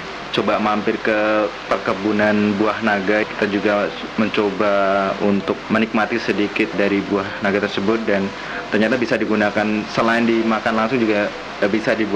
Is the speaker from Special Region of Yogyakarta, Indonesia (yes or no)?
yes; Bantul, Special Region of Yogyakarta, Indonesia; Saya dari Bantul.